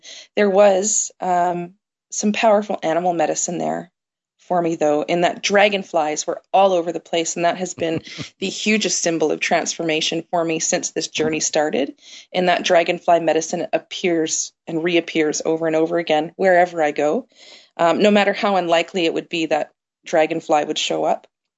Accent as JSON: {"language": "English", "town": "Windsor", "region": "Ontario", "country": "Canada", "tie": "born or raised there", "said": "I grew up in Windsor, Ontario. Which is like, it's very humid there, very beautiful weather, super hot in the summer."}